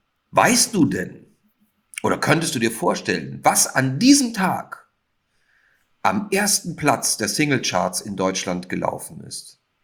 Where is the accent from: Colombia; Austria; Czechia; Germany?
Austria; Ich bin ja eigentlich Österreicher